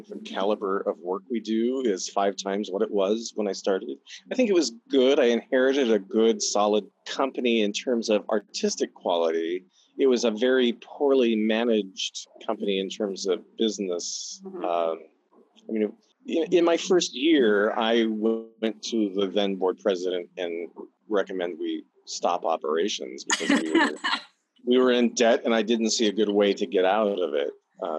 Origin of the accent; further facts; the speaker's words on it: Bellingham, Washington, United States; And I grew up in Bellingham, which is another Northwest college town, right?